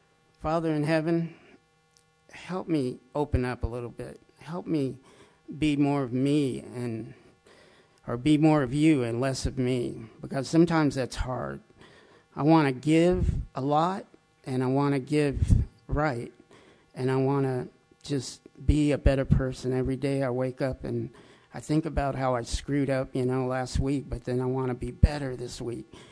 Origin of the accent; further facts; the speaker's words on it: Los Angeles, California, United States; also born or lived in Peru / Pennsylvania; now in Asheville, United States; was born in Peru, and … But my parents that adopted me at half a year flew me back to Pennsylvania, and we grew up in Los Angeles. And then when I lived in Arizona when I was 38, I came out to Asheville.